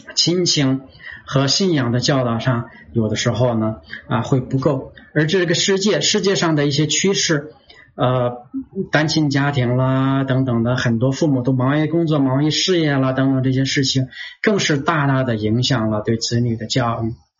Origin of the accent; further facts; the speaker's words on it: China; 我们中国人有两个成语，就说望子成龙望女成凤